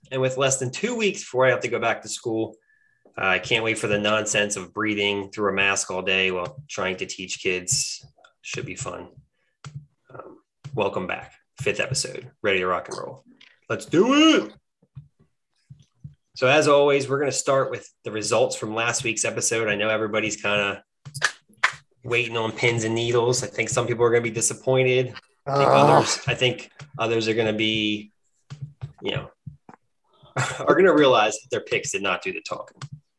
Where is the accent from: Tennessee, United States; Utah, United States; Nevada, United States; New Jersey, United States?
New Jersey, United States; I'm from Jersey, so I love his picks.